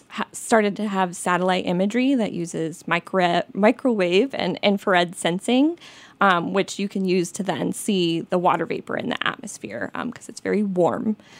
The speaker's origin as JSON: {"language": "English", "region": "Colorado", "country": "United States", "tie": "born or raised there", "said": "Yeah, so I grew up in Colorado"}